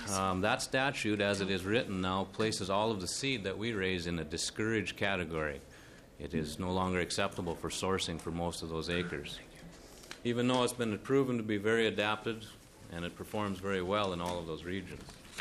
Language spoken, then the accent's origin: English; Lake Bronson, Minnesota, United States; I'm from Lake Bronson, the very northwest corner of the state.